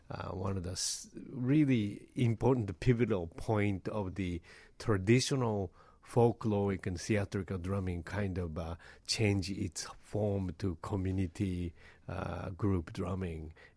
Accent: Japan; what I grew up in Japan were slightly different in its core aesthetics

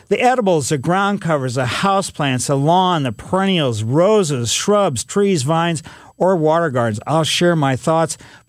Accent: Ellisville, Missouri, United States; So I grew up with that.

